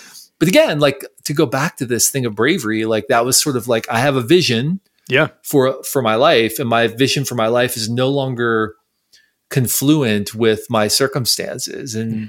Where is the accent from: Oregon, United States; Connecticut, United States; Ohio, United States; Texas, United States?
Ohio, United States; Central Ohio. So I grew up in rural Central Ohio.